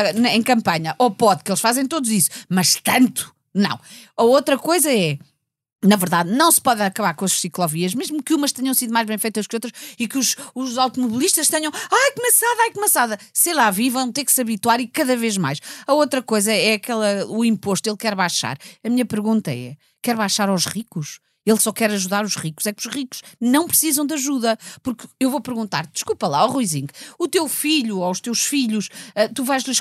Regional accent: Sintra, Lisbon, Portugal; Ainda bem que eu sou de Sintra.

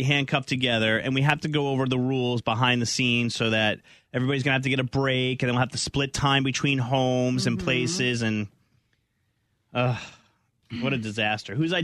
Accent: North Carolina, United States; But I also want to take Marvin Ridge, because that's my hometown school.

